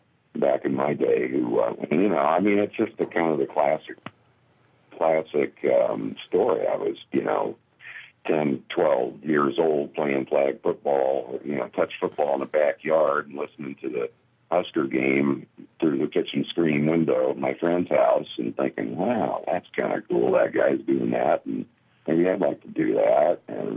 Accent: Lincoln, Nebraska, United States; I grew up in Lincoln, and you guys won't relate to any of these names.

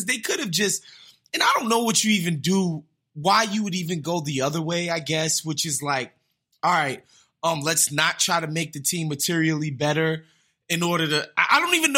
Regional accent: New York, United States; born and raised in New York and have been close to the Knicks situation for 20 years now

